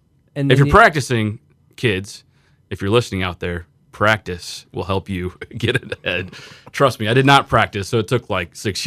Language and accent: English; McQuan, Illinois, United States; That's about my hometown.